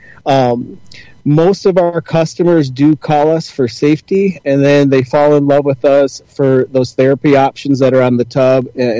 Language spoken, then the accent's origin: English; Saginaw, Michigan, United States; So I was born and raised in Michigan, Randy. Saginaw, Michigan is where I grew up.